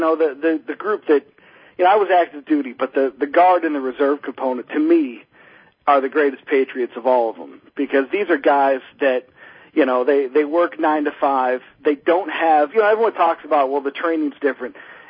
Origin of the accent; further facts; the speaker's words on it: New York, United States; I'm from Western New York, and I had some guys, two guys on drugs, broke into my we had a home invasion.